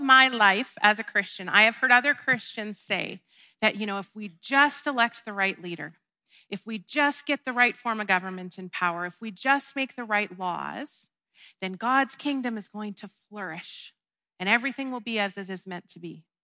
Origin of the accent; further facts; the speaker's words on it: United States; moved away; You guys know that I'm from the States